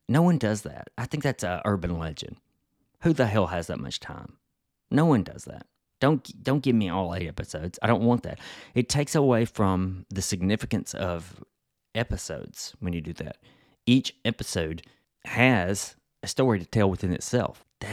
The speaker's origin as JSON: {"language": "English", "region": "the South", "country": "United States", "said": "Being a Southerner, I always wonder what the population was thinking individually on a more microscopic level during the Civil War."}